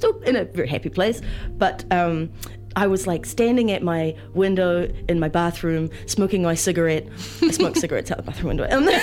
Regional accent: Tauranga, Bay of Plenty, New Zealand; And then we've got another show in Tauranga, which is my hometown, on the 12th of August.

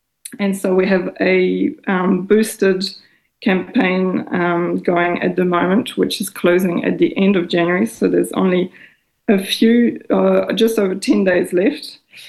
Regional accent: New Zealand; now in Paris, France; I'm based in Paris in France, where I was born. I grew up in New Zealand, but I was born here.

